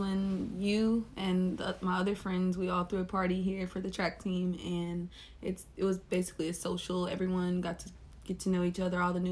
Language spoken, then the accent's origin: English; Natchitoches, Louisiana, United States; because I'm from Natchitoches and I wanted to get away from home